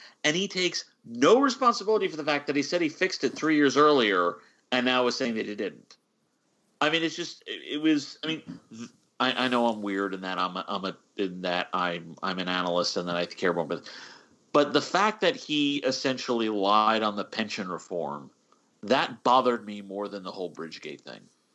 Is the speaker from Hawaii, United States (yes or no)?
no; New Jersey, United States; I grew up in Jersey. I used to actually like this guy.